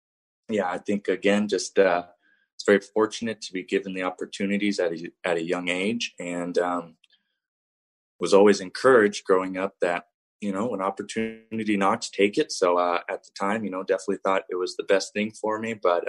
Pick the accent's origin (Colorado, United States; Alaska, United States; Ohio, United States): Colorado, United States; Flagler; I'm a Flatlander from Eastern Colorado, a small town called Flagler. More cows than people, and it's only on the news if there's a tornado.